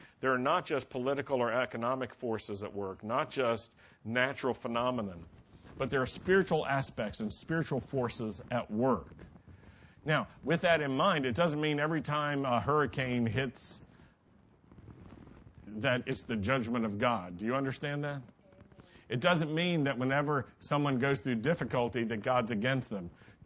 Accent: Virginia, United States; I grew up in Virginia, and do you know that in our textbooks, they wouldn't say Civil War?

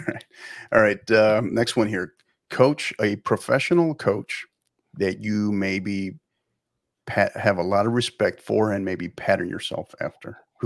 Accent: El Paso, Texas, United States; Love when I can have somebody else from my hometown, when I can have somebody from El Paso on here, which was pretty cool.

